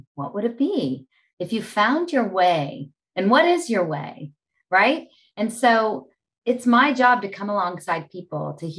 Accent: State College, Pennsylvania, United States; I was asked to be a part of something really cool in my hometown in State College, Pennsylvania, called State of the Story.

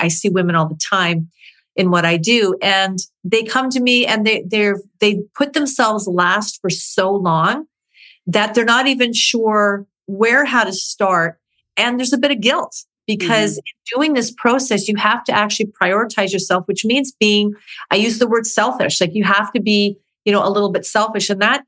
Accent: Canada; also born or lived in New Zealand; now in Tampa, United States; And I'm from Canada. So that's where it all started. And I lived in New Zealand for about 5 years. And now I'm living in beautiful Tampa, Florida.

